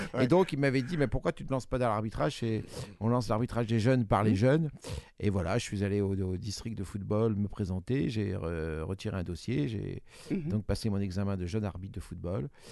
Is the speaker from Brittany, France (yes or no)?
yes; Brest, Brittany, France; D'abord, je suis breton, brestois précisément.